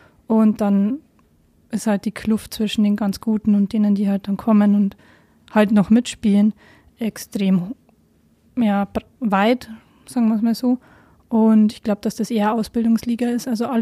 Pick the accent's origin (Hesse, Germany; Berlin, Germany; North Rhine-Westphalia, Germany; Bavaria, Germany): Bavaria, Germany; now in Salzburg, Austria; ich bin ursprünglich aus dem schönen Niederbayern